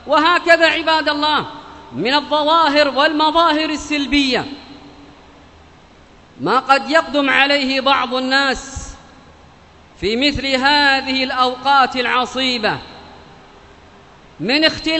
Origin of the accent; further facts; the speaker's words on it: Yemen; بلادنا اليمن